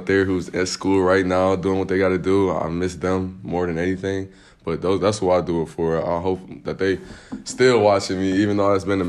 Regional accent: Cleveland, Ohio, United States; I know you're from Columbus. I'm from Cleveland.

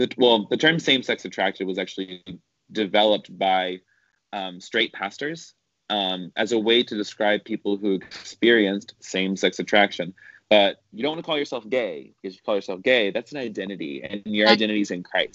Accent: the South, United States; but I grew up in the South, which meant I grew up evangelical, and my mother was the worship leader.

